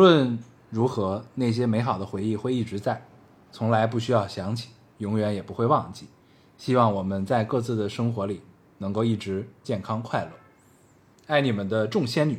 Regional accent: North China, China; 就是咱们作为北方人看南方的这种状态的时候

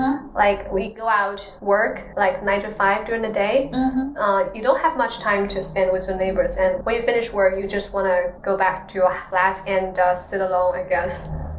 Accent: Yunnan, China; English is a second language; now in Foshan, China; Well, I'm from Yunnan province, but mm-hmm. I'm currently living in Foshan, Guangdong. Mm-hmm. So it's a completely different place.

